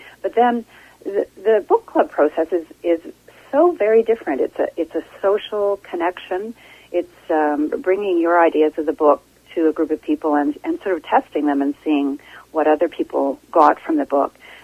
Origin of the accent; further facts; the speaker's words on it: Ontario, Canada; I grew up in Prince Edward County in Ontario